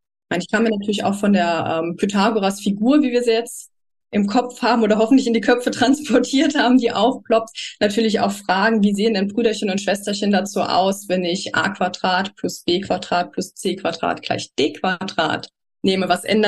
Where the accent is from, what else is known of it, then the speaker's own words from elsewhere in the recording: Saarland, Germany; jetzt nicht nur bei uns im Saarland